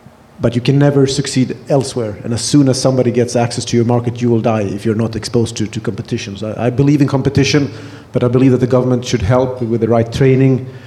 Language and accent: English; Sweden; So I believe I'm from Sweden, small country, 10 million people soon. Used to be 8 million when I was younger.